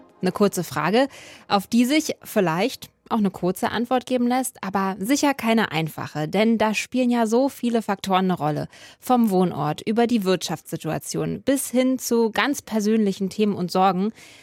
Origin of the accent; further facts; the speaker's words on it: Berlin, Germany; sage ich da als Berlinerin.